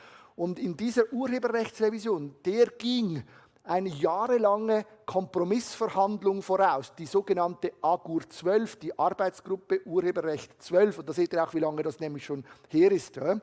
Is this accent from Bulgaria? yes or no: no; Switzerland; Wir mussten oft wehrweisen, wie wir bei uns in der Schweiz so schön sagen